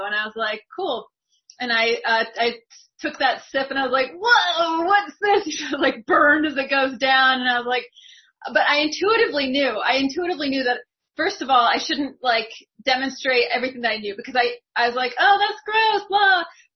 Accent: Washington, United States; And I grew up on an island, I grew up in the Seattle area on an island, so it was a really small, safe community. And then we ended up moving to Seattle

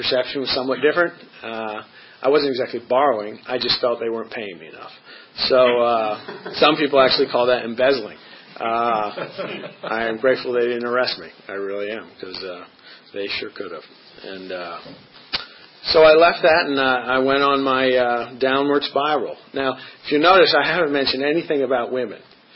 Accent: Chevy Chase, Maryland, United States; And I think it was just because I grew up in Chevy Chase.

